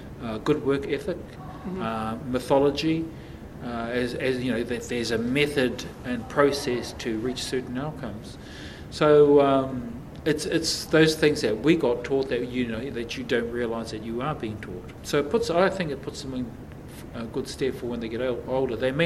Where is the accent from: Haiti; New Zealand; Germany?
New Zealand; We're just a little bit further south than Australia. We are not Australian.